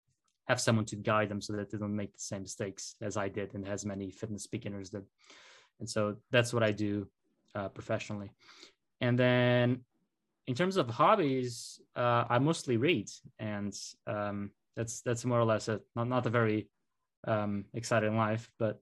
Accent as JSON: {"language": "English", "country": "Portugal", "tie": "born or raised there", "second_language": "English", "moved": "as an adult", "lives_now": "Slovenia", "said": "So I was born in Portugal, and I lived there for most of my life."}